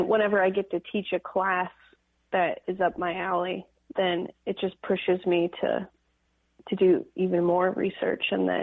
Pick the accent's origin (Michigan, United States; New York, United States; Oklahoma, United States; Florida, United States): Oklahoma, United States; Bixby; I always say I'm from Tulsa, but I grew up in a town called Bixby, Oklahoma